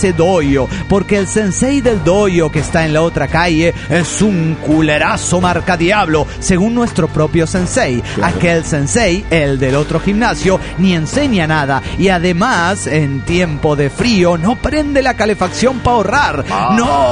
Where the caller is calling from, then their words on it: Cabo San Lucas, Baja California, Mexico; de Los Cabos, Baja California, México.